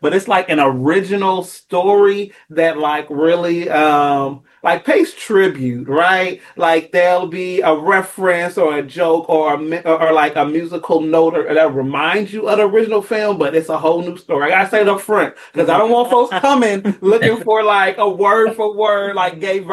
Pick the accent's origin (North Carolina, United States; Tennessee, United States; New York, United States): Tennessee, United States; Memphis; now in Washington, United States; I'm a Scorpio. I am originally from Memphis. I have been in DC for about 7 years.